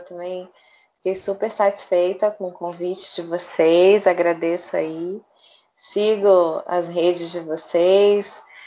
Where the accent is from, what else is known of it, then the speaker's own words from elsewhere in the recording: Espírito Santo, Brazil; Eu sou do Espírito Santo, então estagiei no Banco do Estado lá 2 anos